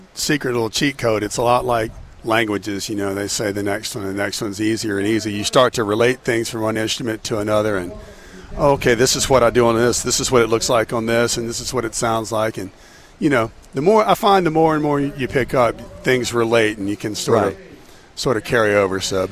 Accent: Pensacola, Florida, United States; I grew up in Pensacola, but a bunch of the guys grew up here

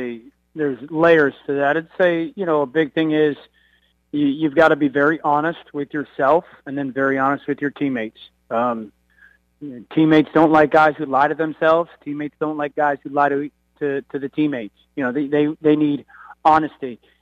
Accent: New England, United States; I'm from New England. Most of my family and or friends growing up or even in that moment are New England fans.

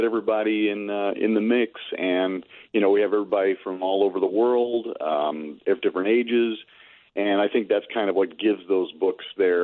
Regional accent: San Francisco, California, United States; I didn't grow up on Svengoolie, but I grew up out in San Francisco with Creature Features with Bob Wilkins.

